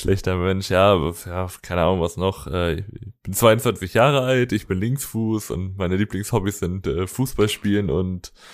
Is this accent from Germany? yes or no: yes; Braunschweig, Lower Saxony, Germany; Deswegen sind wir auch Braunschweiger, wir sind in der Region aufgewachsen.